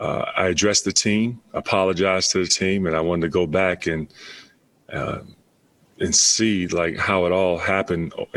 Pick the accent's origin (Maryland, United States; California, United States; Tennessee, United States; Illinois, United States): Illinois, United States; Chicago; You know, I'm from Chicago. You know, there's this famous word that they say, snitches get stitches.